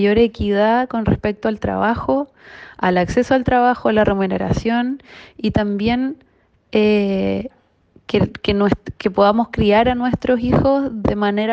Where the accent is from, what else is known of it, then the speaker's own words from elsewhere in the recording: Iquique, Tarapacá, Chile; Tengo 33 años y soy de Iquique